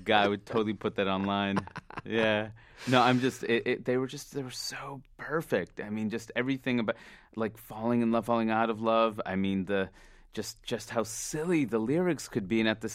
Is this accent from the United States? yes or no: yes; Queens, New York, United States; also born or lived in Jackson Heights / Jamaica; At that point, started in Jackson Heights, then we moved to Floral Park, Queens, and then Jamaica after that. But, like, Floral Park is kind of the neighborhood we really grew up